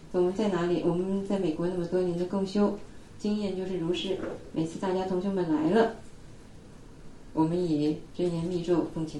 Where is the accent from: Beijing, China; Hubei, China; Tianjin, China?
Tianjin, China; 我是天津人，回来了好几趟了。